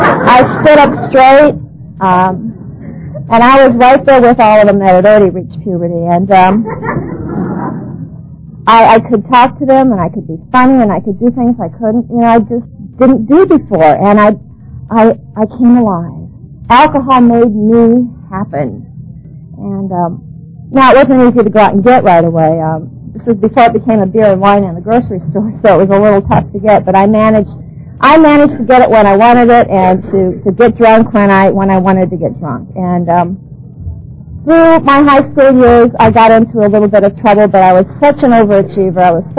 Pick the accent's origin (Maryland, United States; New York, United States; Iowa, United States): Iowa, United States; Mount Vernon; I grew up in Mount Vernon, Iowa, so my parents got to come and spend some time with you on Friday and Saturday